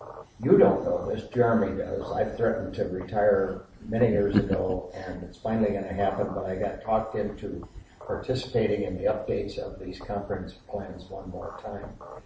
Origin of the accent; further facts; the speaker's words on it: Indiana, United States; And little did I know, because I was from Indiana, that I'd be here and working under this.